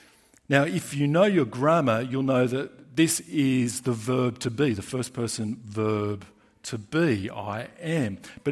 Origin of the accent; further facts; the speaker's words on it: Australia; I am Australian according to nationality.